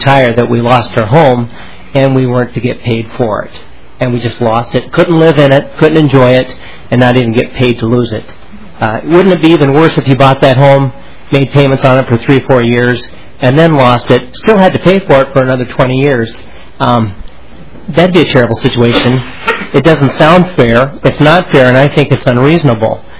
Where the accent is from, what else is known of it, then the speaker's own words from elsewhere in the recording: Willmar, Minnesota, United States; Mr. Chair … I'm from Wilmer, Minnesota, and I'm the owner of West Central Sanitation.